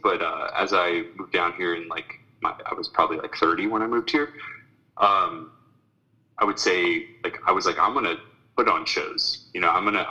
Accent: Long Island, New York, United States; now in Washington, United States; I grew up in Long Island, New York.

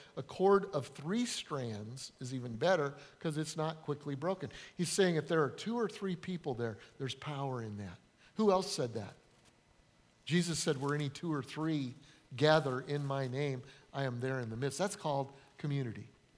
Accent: Denver, Colorado, United States; also born or lived in northern Illinois; now in Charleston, United States; I'm from Denver, Colorado. It snows there. I spent 8.5 years in purgatory in northern Illinois.

